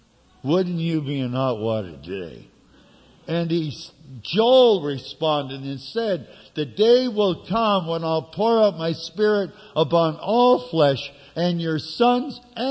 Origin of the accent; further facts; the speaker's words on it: Canada; Doesn't he know I'm from Canada? And we have the best?